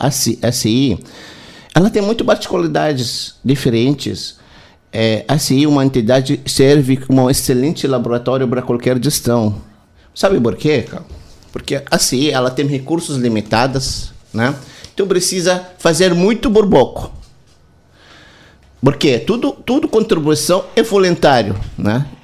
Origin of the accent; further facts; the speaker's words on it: West Bank, Palestine; Portuguese is a second language; now in São Lourenço, Brazil; eu nasci e cresci numa família tradicional na Cisjordânia, na interior de Falecida, um vilarejo chamado Massa